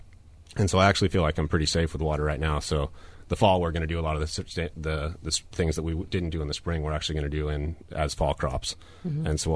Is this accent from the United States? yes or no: yes; Santa Rosa, California, United States; I grew up in the Redwood Empire. I grew up in Santa Rosa